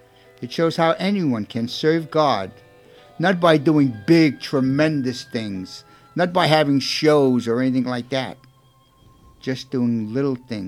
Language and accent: English; Brooklyn, New York, United States; And so Palmer reads it because I'm from Brooklyn. I don't have a good pronunciation.